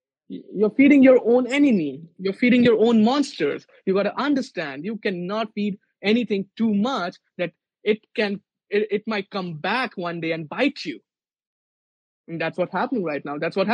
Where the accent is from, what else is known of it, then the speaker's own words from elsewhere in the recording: India; these people don't know I come from India.